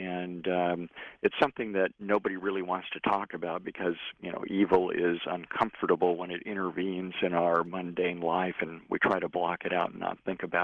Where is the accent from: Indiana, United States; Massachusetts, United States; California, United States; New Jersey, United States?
California, United States; Thousand Oaks; I had a famous veterinary professor talk about how she went out in my hometown of Thousand Oaks.